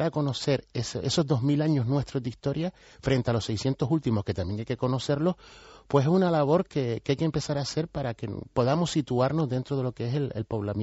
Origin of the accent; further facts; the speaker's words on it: Canary Islands, Spain; igual tú y yo somos aborígenes canarios del siglo XXI, del siglo XX, que nacimos.